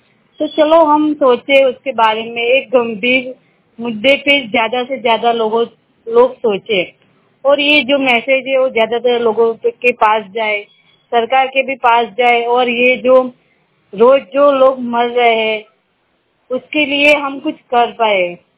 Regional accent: Ahmedabad, Gujarat, India; मैं अहमदाबाद की रहने वाली हूँ।

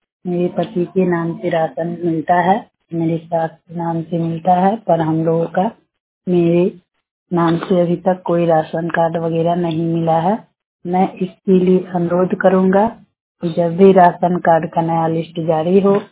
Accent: Manpura, India; मैं मनपुरा पंचायत की रहने वाली हूँ

